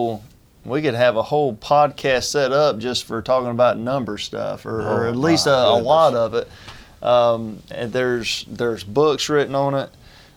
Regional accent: United States; I mean, I'm an American.

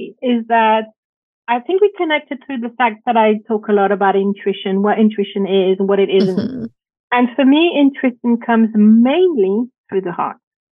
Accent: France; now in United Kingdom; because back in France, because I'm from France

